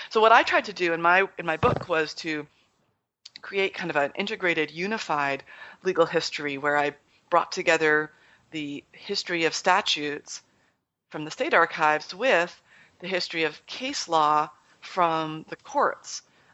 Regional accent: Canada; also born or lived in United Kingdom / United States; I'm originally Canadian, but I went to the UK and studied law And then I did a PhD in history in the US.

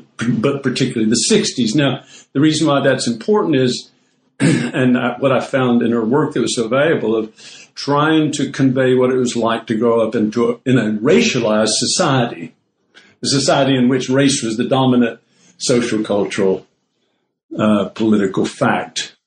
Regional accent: the South, United States; born there; I was born in the South, and in the era of the civil rights movement, that is, I came of age.

